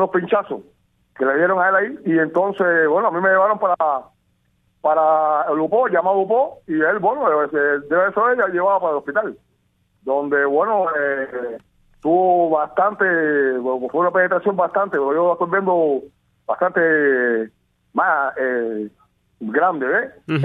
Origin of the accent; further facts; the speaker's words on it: Santa Clara, Villa Clara, Cuba; now in Havana, Cuba; yo estoy viviendo en La Habana, uh-huh. Pero yo no soy habanero. Yo soy de aquí, de Santa Clara, tengo mi casa aquí en Santa Clara.